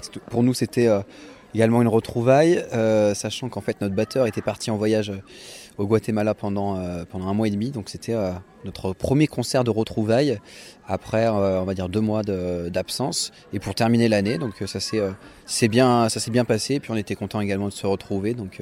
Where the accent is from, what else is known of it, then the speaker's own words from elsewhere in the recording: Roanne, Auvergne-Rhône-Alpes, France; now in Saint-Étienne, France; Alors, on est originaire de la ville de Roanne, mais avec le temps, on s'est un peu dispatchés tous. Moi, je me suis installé récemment sur Saint-Étienne.